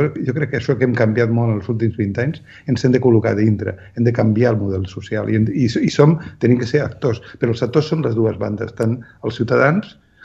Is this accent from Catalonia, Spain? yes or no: yes; Catalonia, Spain; Jo no soc sabadellenc, però he anat molt i he estat molt perquè soc del Vallès